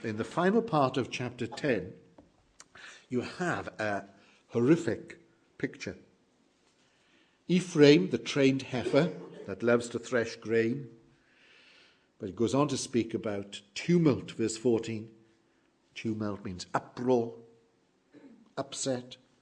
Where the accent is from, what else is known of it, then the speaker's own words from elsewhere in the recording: Wales, United Kingdom; Church I was brought up in South Wales was called Bethel.